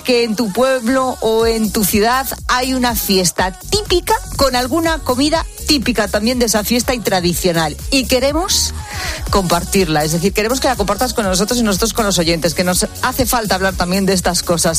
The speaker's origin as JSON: {"language": "Spanish", "town": "Zamora", "region": "Castile and León", "country": "Spain", "tie": "born or raised there", "said": "Sabes que en mi tierra, en Zamora, el chorizo, vamos."}